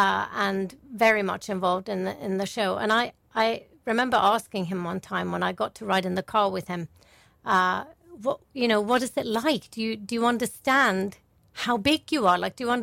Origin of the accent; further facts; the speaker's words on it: Tromsø, Troms, Norway; when I was playing chess in Tromsø, my hometown